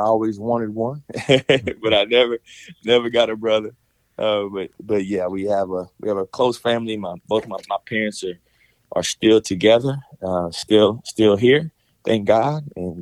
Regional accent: Grapevine, Texas, United States; I was born and raised in Grapevine, Texas, and proudly. I'm a proud Texan to my core.

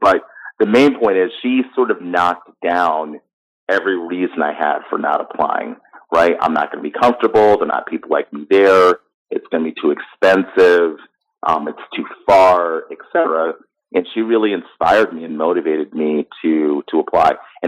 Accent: New York, United States; also born or lived in Canada; I grew up in upstate New York. My dad worked at GE for about 13 years. I was born in Canada.

